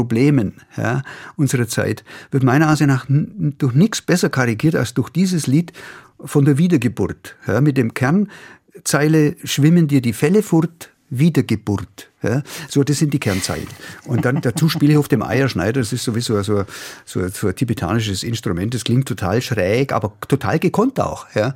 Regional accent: Krumbach, Bavaria, Germany; accent: Bavarian-Swabian; also born or lived in Günzburg / Freiburg; Also ich bin geboren in Günzburg, da wo meine Großeltern eben waren. Und dann Krumbach, das ist also ein bisschen weiter westlich so. Und das ist die Grundfärbung. Das ist dieses schwäbische, bayerisch-schwäbische Element. Und dann bin ich aber nach Freiburg gezogen schon.

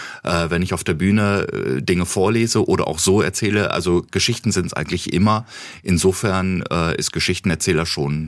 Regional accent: Berlin, Germany; als Berliner an so einen Ort zu kommen, ist es einfach auch Balsam.

